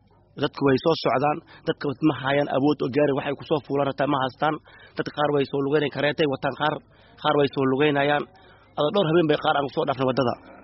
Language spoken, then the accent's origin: Somali; Jilib, Middle Juba, Somalia; moved away as an adult; now in Dadaab, Kenya; Haa, walaale, waxaan ka imaaday Jilib.